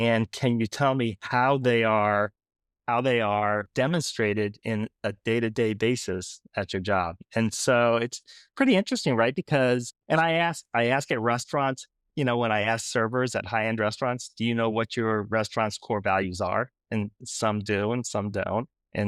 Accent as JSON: {"language": "English", "region": "New York", "country": "United States", "tie": "born or raised there", "said": "So in Orange County, New York. So my grandfather started a corner grocery store in a little town called Florida, New York, which is a little hamlet."}